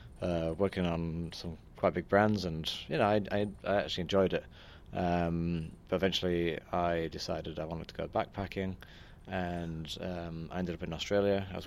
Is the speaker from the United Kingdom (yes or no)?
yes; Yorkshire and the Humber, United Kingdom; now in London, United Kingdom; I've come to Paducah from England. I'm based in London, but I'm originally from Yorkshire, so you'll have to apologise for my accent.